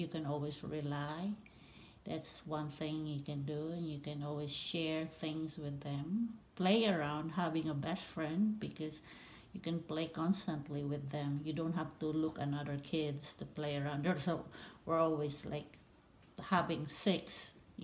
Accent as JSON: {"language": "English", "country": "Philippines", "tie": "born or raised there", "said": "Growing up in the Philippines is, it's fun and challenging."}